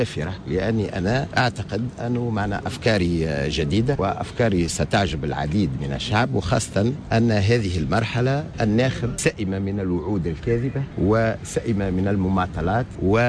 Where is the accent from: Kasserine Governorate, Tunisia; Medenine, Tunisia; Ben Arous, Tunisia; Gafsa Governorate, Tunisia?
Kasserine Governorate, Tunisia; Thala; من مواليد 68، أصيل منطقة تالة،